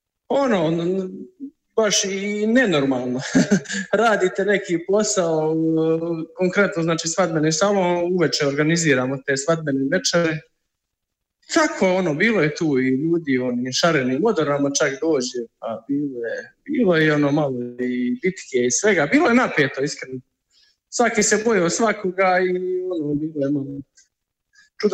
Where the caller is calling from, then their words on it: Herzegovina, Bosnia & Herzegovina; Pozdrav iz Hercegovine.